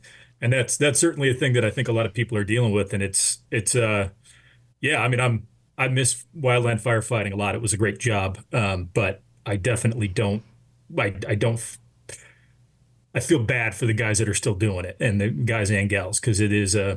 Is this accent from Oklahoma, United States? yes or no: no; Montana, United States; now in California, United States; Since I moved to California, I grew up in Montana, but I moved to California